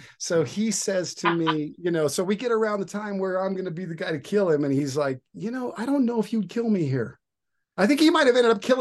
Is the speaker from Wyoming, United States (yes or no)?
yes; Wyoming, United States; I grew up in Wyoming, so I grew up, you know, riding horses, doing those things